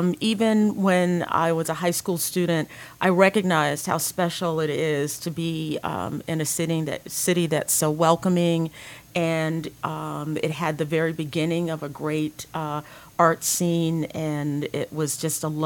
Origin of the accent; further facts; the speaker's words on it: St. Petersburg, Florida, United States; I grew up right here in St. Petersburg. I was born at Bayfront Hospital, went to Lakewood High School, and loved every minute of living in this great city.